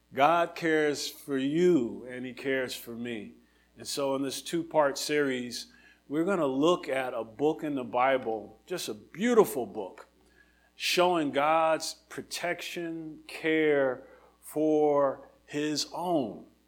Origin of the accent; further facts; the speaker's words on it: New Jersey, United States; I talk a lot about growing up in New Jersey. Jersey, as we say. I'm a Jersey boy. I grew up close to the shore.